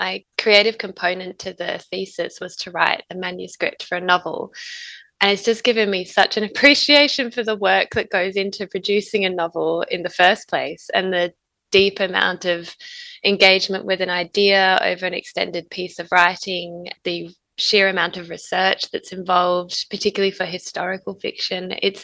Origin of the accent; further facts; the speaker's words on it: Perth, Western Australia, Australia; now in Geelong, Australia; I'm from Perth in Western Australia.